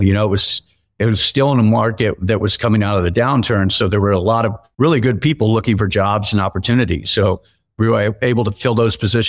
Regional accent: Tampa, Florida, United States; I grew up in Tampa, Florida, and I still spend a lot of time there.

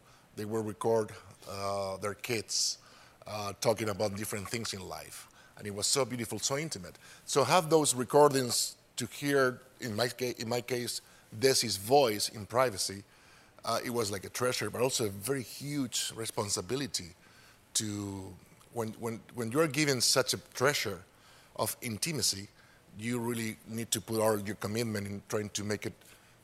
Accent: Spain; English is a second language; We barely have TVs there back in the 50s. Actually, in the 50s, we had Franco, which is a dictatorship.

